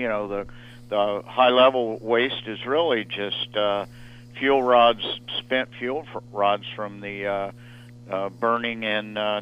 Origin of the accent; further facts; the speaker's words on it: New Mexico, United States; An example of that would be the WIPS site in my home state of New Mexico.